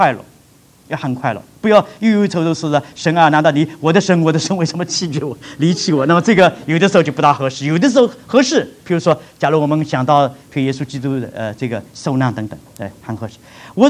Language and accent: Chinese; China; 因为我觉得我是中国人的，我们中国时间就这样吗？